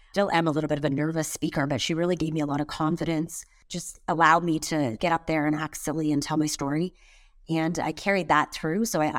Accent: Sault Ste. Marie, Ontario, Canada; also born or lived in Montreal / Toronto / Hamilton; I loved the Sioux, and I still love the Sioux. I think like many Northern Ontario people, once you're part of that kind of community, it really becomes part of you.

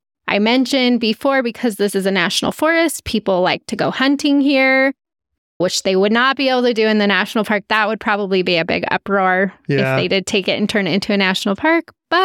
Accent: Utah, United States; So I'm all for, I mean, we're from Utah. We're used to weird rock formations and stuff like that.

